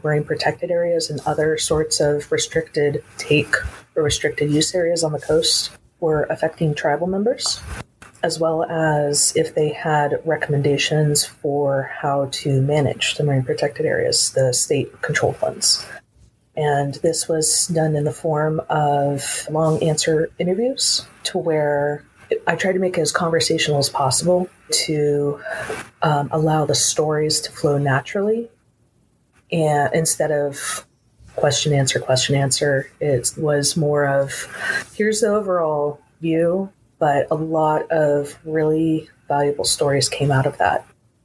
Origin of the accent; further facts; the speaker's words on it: California, United States; My father worked for a tribe when I was growing up in the Northern California area